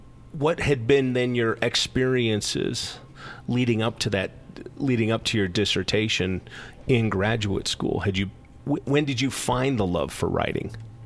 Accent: Durango, Colorado, United States; growing up in Durango, our diversity in Durango is Hispanic, Native American, and white.

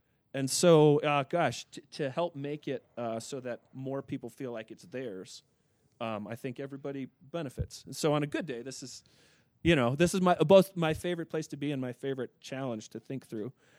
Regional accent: Illinois, United States; In the Chicago suburbs, my father was a Chicago public school teacher

